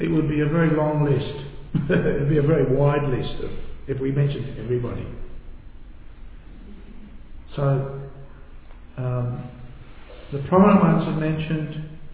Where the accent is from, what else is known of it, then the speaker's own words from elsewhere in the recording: Adelaide, South Australia, Australia; now in Melbourne, Australia; Ajit Rup and I came from Adelaide to Melbourne, and we didn't have any friends here.